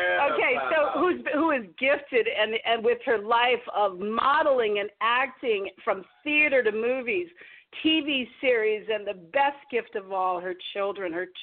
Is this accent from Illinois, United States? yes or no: yes; Chicago, Illinois, United States; He's from Jersey. I'm from Chicago.